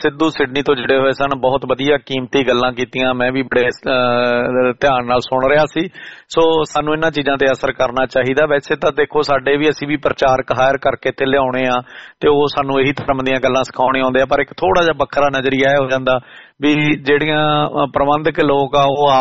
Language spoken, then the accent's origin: Punjabi; Punjab, India; ਮੈਂ ਮਾਲਵੇ ਦੇ ਵਿੱਚ ਜੰਮਪਲ ਹੋਣ ਕਰਕੇ, ਨਰਮਾ ਦੀ ਖੇਤੀ ਕਰਦਾ ਹੋਣ ਕਰਕੇ